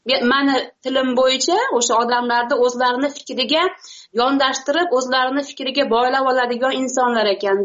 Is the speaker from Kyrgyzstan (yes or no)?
yes; Kyrgyzstan; now in Russia; Men Qirg'izistondanman o'zi. Hozirgi kunda Rossiyada yashab kelmoqdaman.